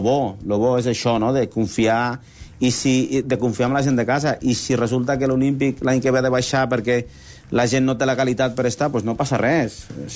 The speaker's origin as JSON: {"language": "Catalan", "town": "Hospitalet", "region": "Catalonia", "country": "Spain", "tie": "born or raised there", "said": "Vaig marxar perquè hi havia un projecte bonic al meu poble, Hospitalet."}